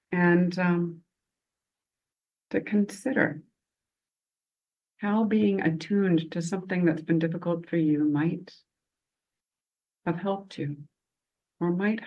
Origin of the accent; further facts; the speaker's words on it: Southern United States, United States; accent: Southern; with my homemade clothes and my Southern accent to a very preppy, very chic high school in Chicago, suburban Chicago.